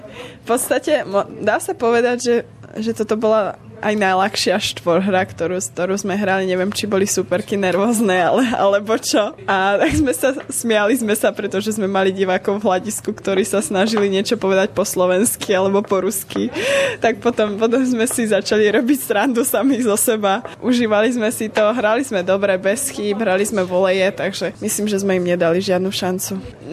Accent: Topoľčany, Nitra Region, Slovakia; takže ja už vlastne ani neviem, odkiaľ som. Pretože nikto nenapísal to Topolčany.

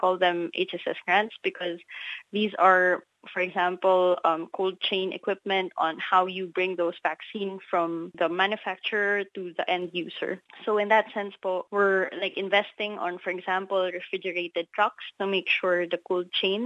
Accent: Philippines; English is a second language; now in Brisbane, Australia; So I'm the one from the Philippines.

